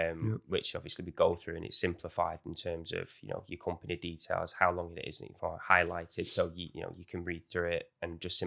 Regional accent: Salford, North West England, United Kingdom; kind of helps being from the area because I grew up in Salford and that's where it was.

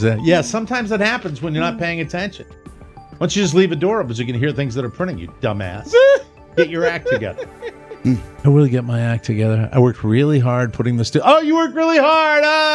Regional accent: Connecticut, United States; She's based in Connecticut, my home state.

